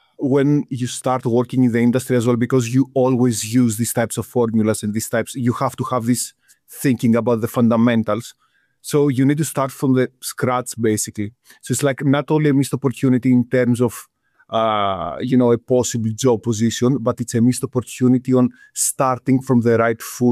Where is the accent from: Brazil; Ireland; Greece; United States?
Greece; moved away as an adult; now in United Kingdom; I'm originally from Greece. Everything about me speaks Greece. So originally from Greece, I studied in the Greek university civil engineering back in the day. I finished in 2017. Then in 2019, I came to the UK to pursue a PhD in civil engineering.